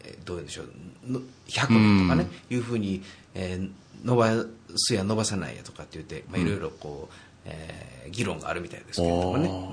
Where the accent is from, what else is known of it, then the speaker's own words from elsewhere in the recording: Himeji, Hyogo, Japan; 僕は一応出身が姫路ってところなんですけども、